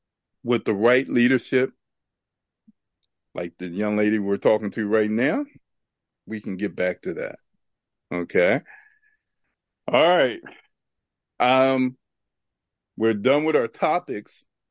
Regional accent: Riverside, United States; I grew up in Riverside. You know about Riverside.

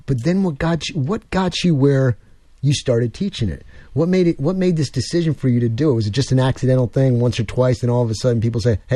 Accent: New York, United States; Yeah, I know. I'm from New York originally.

